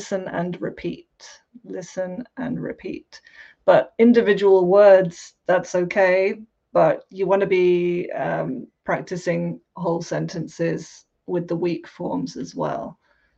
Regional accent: South of England, United Kingdom; accent: British received pronunciation; I guess you would describe it as British received pronunciation. I say British, I know the term is problematic. I'm English from the south of England, which for years was considered as BBC English.

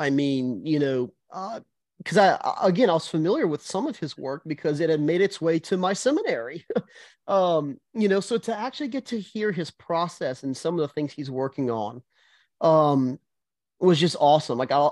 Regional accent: Houma, Louisiana, United States; which is a Christian bookshop here in my hometown in Houma.

